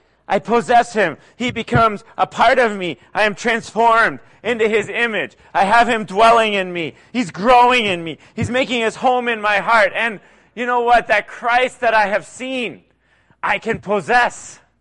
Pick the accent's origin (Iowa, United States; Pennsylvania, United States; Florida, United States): Pennsylvania, United States; Oh my goodness, I'm from Pennsylvania.